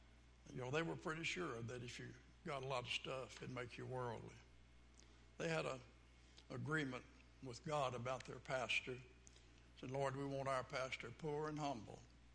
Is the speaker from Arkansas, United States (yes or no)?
yes; Arkansas, United States; born there; I was born back in Arkansas. I need to announce that.